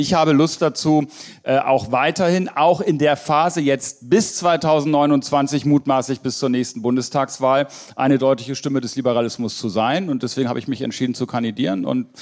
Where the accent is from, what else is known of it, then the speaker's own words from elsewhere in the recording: Lower Saxony, Germany; Ich bin ja Niedersachse